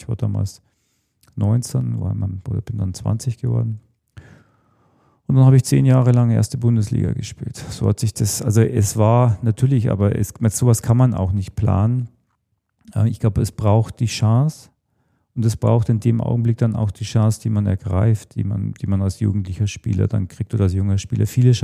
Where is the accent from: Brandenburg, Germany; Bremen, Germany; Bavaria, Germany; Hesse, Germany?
Bavaria, Germany; Weiden in der Oberpfalz; ich bin in Weiden in der Oberpfalz geboren, ist in Nordostbayern Richtung tschechoslowakische Grenze.